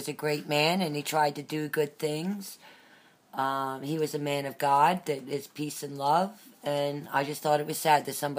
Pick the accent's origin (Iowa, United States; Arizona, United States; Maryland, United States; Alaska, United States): Maryland, United States; Elkton; I grew up in Elkton, Maryland.